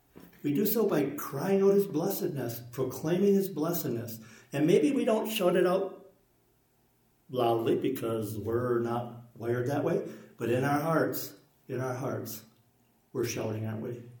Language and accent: English; United Kingdom; I'm British. I was raised with decorum and all that.